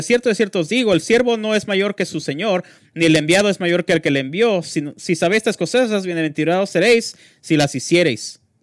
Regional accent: Dominican Republic; Para la mayoría de ustedes, saben que yo soy de la República Dominicana. No tengo un buen vocabulario inglés.

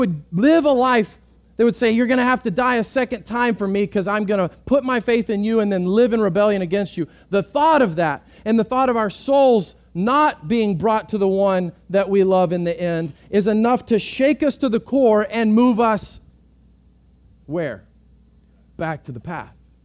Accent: Texas, United States; I'm a Texan, I eat meat.

